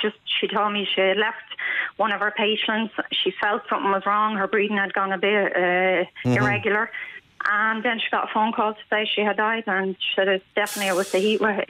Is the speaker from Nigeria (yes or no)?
no; Dublin, Leinster, Ireland; I'm from Dublin.